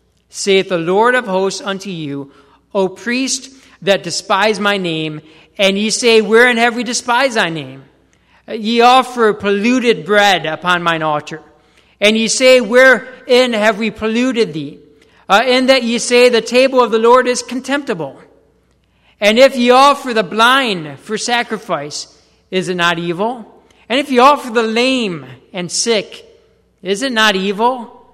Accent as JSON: {"language": "English", "country": "United States", "said": "I'm American through and through."}